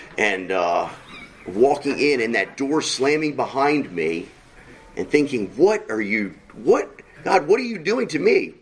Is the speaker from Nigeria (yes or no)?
no; Northwest, United States; now in Baltimore, United States; I'm from the Northwest area. He brought me down here to Baltimore area.